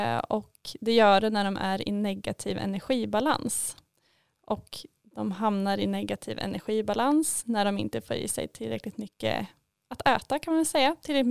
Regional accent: Norrköping, Östergötland, Sweden; Ja, och jag är från Norrköping

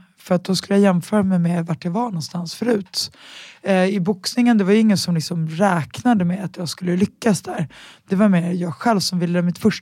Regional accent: Stockholm, Stockholm County, Sweden; Jag är ju från Enskededalen

